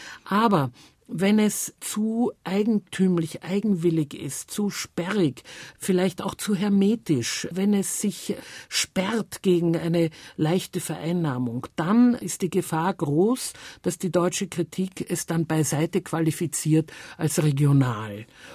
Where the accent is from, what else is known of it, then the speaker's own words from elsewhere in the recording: Austria; da spitze ich als Österreicherin natürlich sofort die Ohren